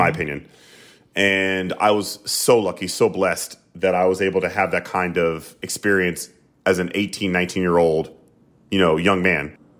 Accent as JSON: {"language": "English", "region": "the South", "country": "United States", "tie": "born or raised there", "said": "I grew up in the South, where there are a lot of LGBTQ+ people around me growing up even"}